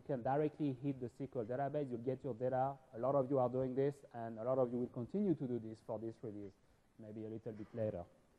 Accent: Paris, Île-de-France, France; English is a second language; you may get a little bit of an accent from me, and that's because I was born and raised in Paris.

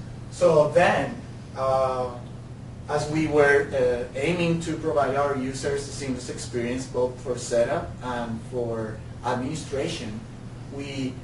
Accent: Bogotá, Colombia; English is a second language; I'm from Bogota, Colombia.

